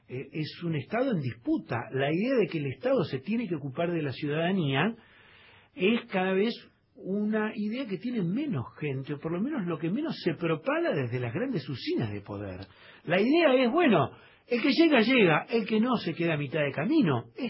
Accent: Argentina; ¿tenemos la posibilidad como argentinos

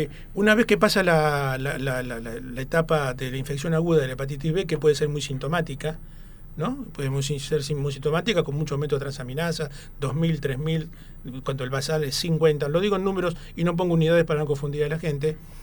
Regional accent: Buenos Aires, Argentina; moved away as an adult; now in Neuquén, Argentina; Yo soy de Buenos Aires, me recibí en la UBA, pero yo estoy en Neuquén desde el año 76. Llevo más años vivido en Neuquén que en Buenos Aires.

